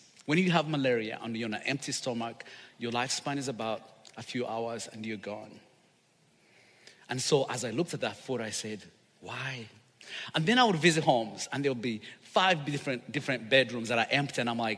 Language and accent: English; Uganda; now in United States; yes, I'm from Uganda, but today I'm representing the little ones in Cambodia that you love so much.